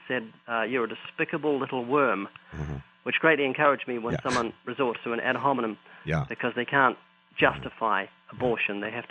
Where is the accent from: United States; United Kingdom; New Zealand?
New Zealand; because I'm from New Zealand